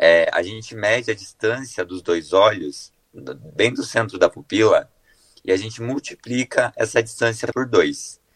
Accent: Tupanci, Rio Grande do Sul, Brazil; born there; Ah, eu nasci em Tupanci, Olga.

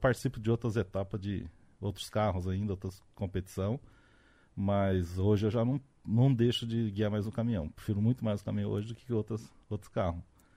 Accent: Londrina, Paraná, Brazil; No caso, sou de Londrina, então eu prefiro a pista de Londrina.

